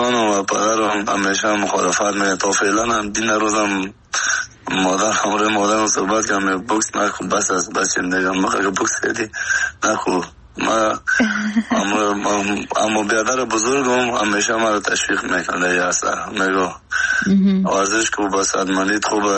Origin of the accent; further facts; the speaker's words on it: Afghanistan; moved away as an adult; تا که از افغانستان برام آمدیم 20 ساله بودم